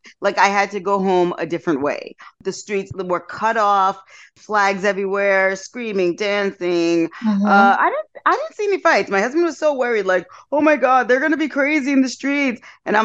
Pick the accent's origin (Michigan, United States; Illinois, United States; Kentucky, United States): Kentucky, United States; hey, I'm from Kentucky. Do they have a team?